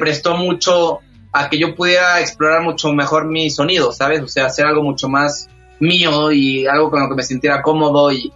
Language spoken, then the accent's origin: Spanish; Mazatlán, Sinaloa, Mexico; Belmar, que es de donde vengo, que es Mazatlán